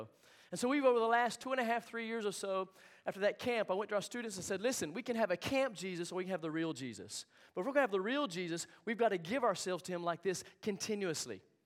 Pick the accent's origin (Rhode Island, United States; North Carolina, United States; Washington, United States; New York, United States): North Carolina, United States; born there; now in Houston, United States; I almost said North Carolina. That's where I'm born. I was born in North Carolina. Houston, Texas, One Life Church. We've been there the last 4 years.